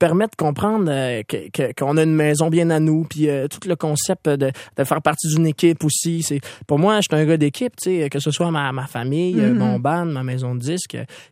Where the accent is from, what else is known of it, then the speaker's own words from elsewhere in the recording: Quebec, Canada; À partir du moment où on dit qu'on est Québécois, je pense qu'on règle beaucoup de problèmes.